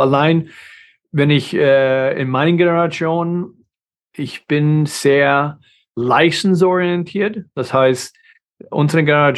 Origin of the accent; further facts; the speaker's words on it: United States; German is a second language; also wie gesagt, ich bin Amerikaner.